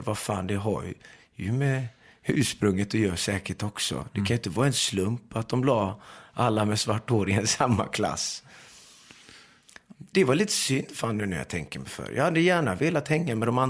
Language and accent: Swedish; Iran; jag är ju iranier. Jag är för fan inte turk. Varför kallar de mig för turk? Min morsa har lite turkisk blomma.